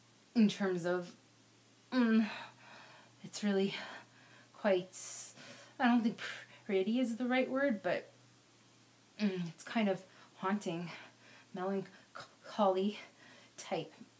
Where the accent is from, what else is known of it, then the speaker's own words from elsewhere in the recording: Canada; So I'm Canadian, so I will obviously do our national anthem